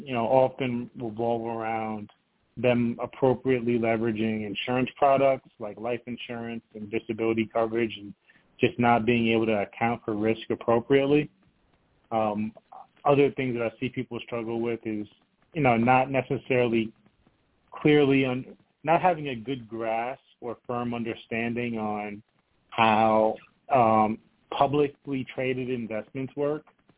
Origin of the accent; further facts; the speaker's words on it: Brooklyn, New York, United States; also born or lived in Detroit, Michigan; So originally, I was born in Detroit, Michigan. I grew up in Brooklyn, New York. So I spent the majority of my formative years in the cold, which is sure in stark contrast to the Southeast where I currently reside.